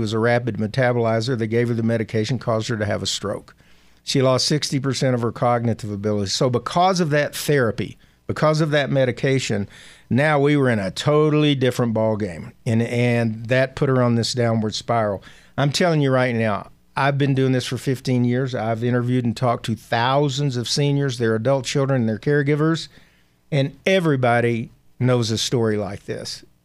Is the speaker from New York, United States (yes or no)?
no; Arkansas, United States; We're weird in the South. I'm from Arkansas.